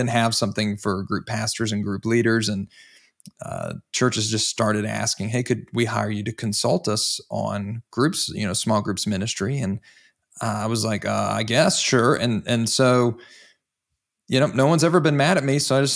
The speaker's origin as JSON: {"language": "English", "region": "Pennsylvania", "country": "United States", "lives_now": "Dallas, United States", "said": "I'm originally from the Northeast. I'm from Pennsylvania, born outside Philly, and I'm Yankee."}